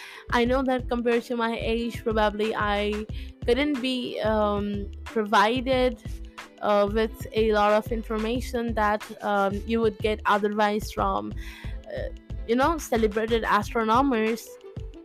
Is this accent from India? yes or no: yes; Kolkata, West Bengal, India; now in United States; I am an Indian from Kolkata, India. And I am 18 years old in 2023